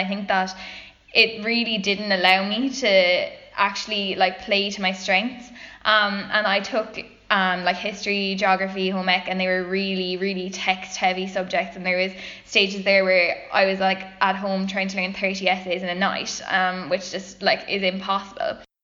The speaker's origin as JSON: {"language": "English", "town": "Tipperary", "region": "Munster", "country": "Ireland", "said": "I'm from Tipperary"}